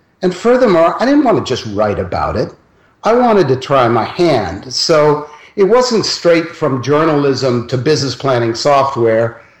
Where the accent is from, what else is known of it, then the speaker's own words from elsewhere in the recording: Los Altos, California, United States; I grew up in the Bay Area, Los Altos, California, close to San Francisco.